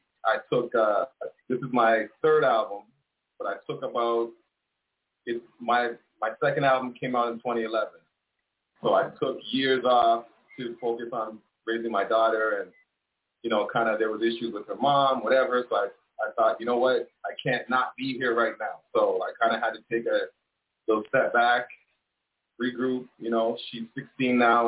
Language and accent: English; Toronto, Ontario, Canada; born there; I was born here, but my parents were born in Jamaica, so.